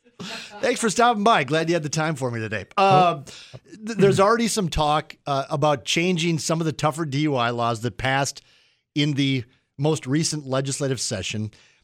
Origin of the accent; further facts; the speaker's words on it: Minnesota, United States; So if I'm from Minnesota, for example, which I am